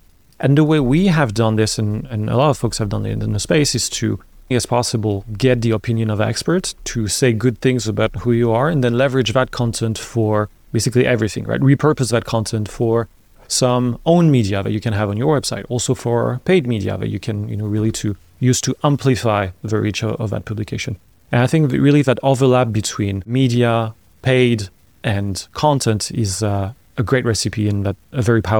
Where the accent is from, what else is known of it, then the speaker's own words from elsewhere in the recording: France; English is a second language; I, like you probably can hear, I'm not American. I am French because nobody's perfect. So apologies in advance for the accent.